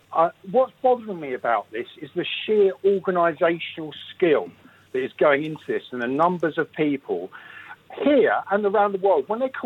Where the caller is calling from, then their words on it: Faversham, South East England, United Kingdom; I'm live from Faversham, like your colleague.